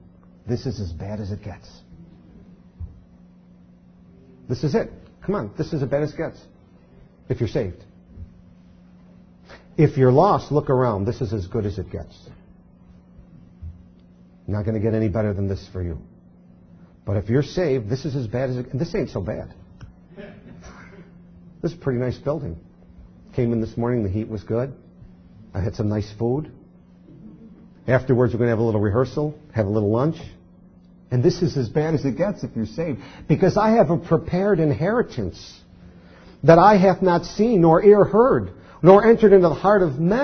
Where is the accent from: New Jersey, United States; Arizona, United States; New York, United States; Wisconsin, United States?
New York, United States; Buffalo; You know, that's just the way I grew up. I grew up in Buffalo, a city folk.